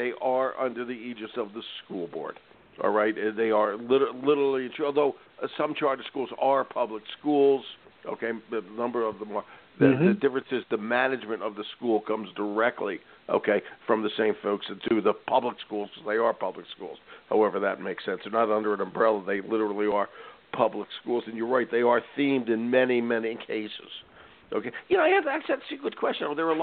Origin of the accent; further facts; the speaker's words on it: Philadelphia, Pennsylvania, United States; I grew up in Philly, and when I grew up, there were two schools in Philly.